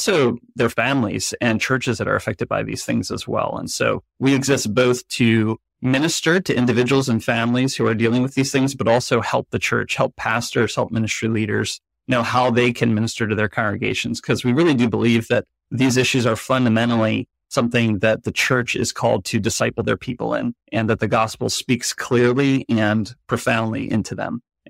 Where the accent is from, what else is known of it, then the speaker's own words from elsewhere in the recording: Philadelphia, Pennsylvania, United States; Yeah, so I'm coming from the Philadelphia area. This is kind of where I was born and raised, and I'm still here.